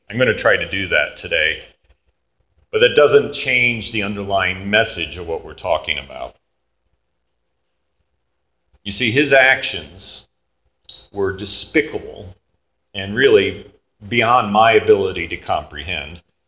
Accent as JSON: {"language": "English", "region": "Tennessee", "country": "United States", "tie": "born or raised there", "also_born_or_lived": "New York", "said": "Try not to hold it against me that I was born in New York, because I literally only remember two snippets of my 5 years there. So it's technically my home, but Tennessee's my home."}